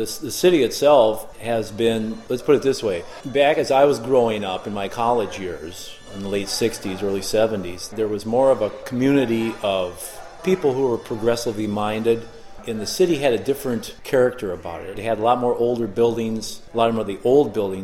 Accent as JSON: {"language": "English", "town": "Winona", "region": "Minnesota", "country": "United States", "also_born_or_lived": "Denver", "said": "I'm from Winona. People expect musicians to move around a lot, and I have."}